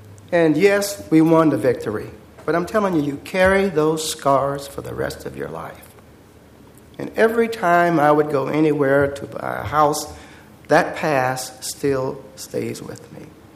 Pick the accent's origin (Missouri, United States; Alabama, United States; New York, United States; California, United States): Alabama, United States; Birmingham; now in Vanport, United States; my family moved here in 1944, and we came from Birmingham, Alabama. And when we got here, we lived in Vanport.